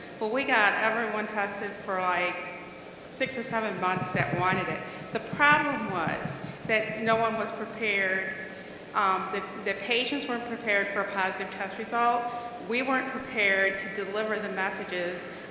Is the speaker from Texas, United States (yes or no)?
no; Rockford, Illinois, United States; I'm from Rockford, Illinois.